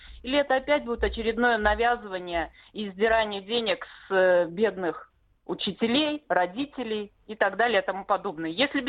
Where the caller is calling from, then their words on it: Moscow, Russia; Здравствуйте. Город Москва.